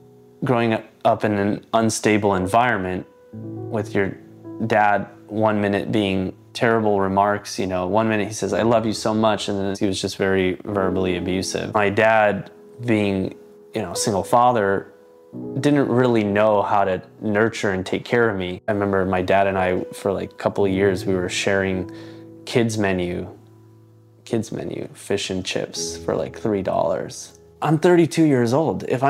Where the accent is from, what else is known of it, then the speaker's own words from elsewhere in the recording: Los Angeles, California, United States; I'm from Los Angeles.